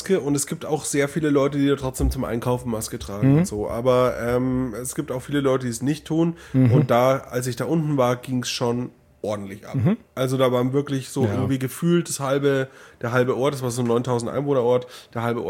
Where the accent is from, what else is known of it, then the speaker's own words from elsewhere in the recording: Neumarkt, Bavaria, Germany; Ja, aber das mit den Wirtshäusern, zum Beispiel in meiner Heimat in Neumarkt, hat das schon früher angefangen.